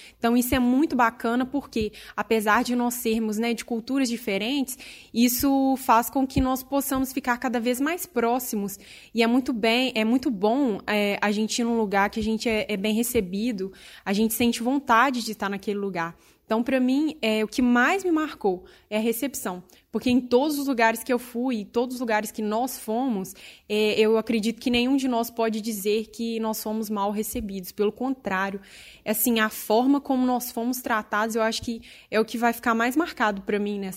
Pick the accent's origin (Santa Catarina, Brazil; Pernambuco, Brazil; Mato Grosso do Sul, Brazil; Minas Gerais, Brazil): Minas Gerais, Brazil; É, nós viemos de Minas, né?